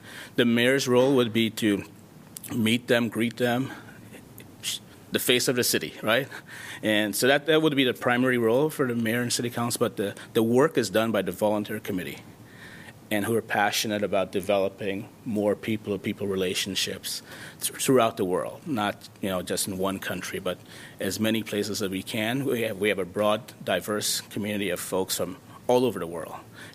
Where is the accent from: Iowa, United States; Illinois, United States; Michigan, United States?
Iowa, United States; Muscatine; now in Iowa City, United States; I'm from Iowa City. I grew up in Muscatine, Iowa.